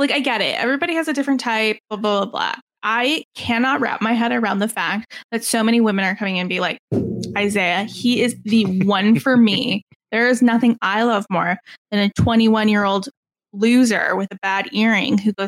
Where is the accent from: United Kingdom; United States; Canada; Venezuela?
Canada; accent: Canadian; I kind of say it weird, but I don't say it weird. We're in Canadian.